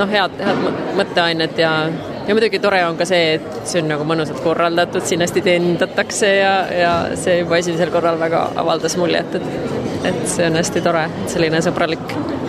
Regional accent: Finland; Estonian is a second language; now in Estonia; ka teistmoodi kui minu kodumaal Soomes

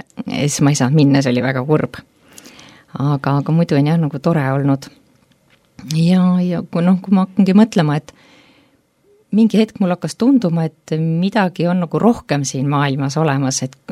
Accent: Harju County, Estonia; ma ei ole linnas üles kasvanud, olen nagu maakohas, Tallinnast natuke väljas poole, et koolis ma käisin linnas

